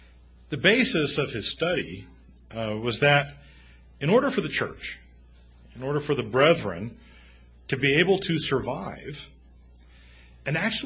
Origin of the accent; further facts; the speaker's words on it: Texas, United States; I grew up in the South, grew up in East Texas, and that was something that happened quite a bit in our area.